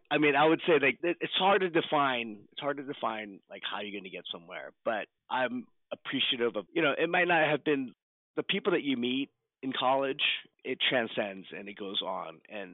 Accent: Pasadena, California, United States; I grew up in Pasadena, so Art Center was a school that I really wanted to go to.

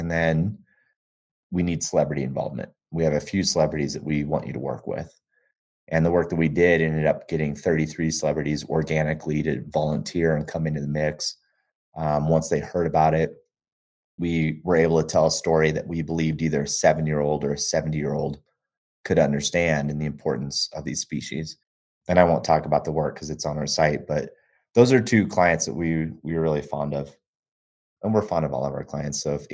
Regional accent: Gunnison, Colorado, United States; having been born and raised in Colorado, up in the mountains in Gunnison, Colorado.

